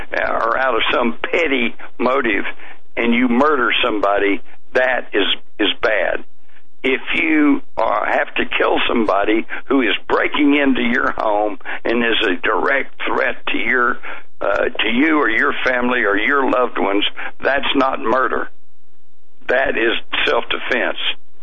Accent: Texas, United States; But, as a Texan, when I'm told to love my enemies, then I take that to mean if they're really bad, I mean really, really bad.

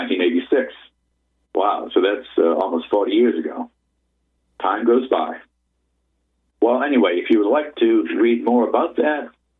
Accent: Massachusetts, United States; I often speak of folks in Massachusetts, my home state.

